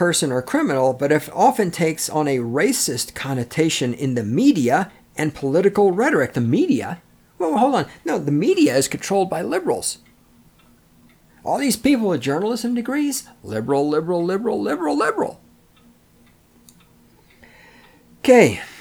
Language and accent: English; the South, United States; Okay, I'm from the South, where it's all filled with racist people.